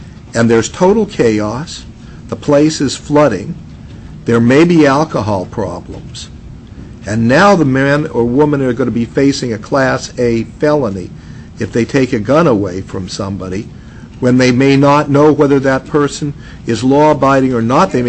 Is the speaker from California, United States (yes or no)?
yes; San Francisco, California, United States; I grew up in San Francisco.